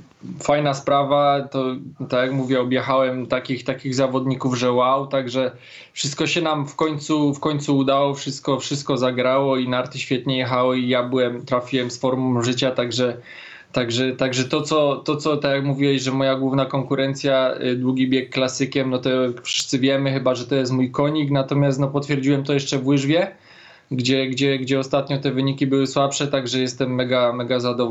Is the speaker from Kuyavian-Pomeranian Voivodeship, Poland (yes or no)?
no; Kluszkowce, Lesser Poland, Poland; also born or lived in Nowy Targ; Urodziłem się w Nowym Targu, większość życia mieszkałem w Kluszkowcach, teraz od 4 lat wynajmuję mieszkanie w Nowym Targu, właśnie tam, gdzie się urodziłem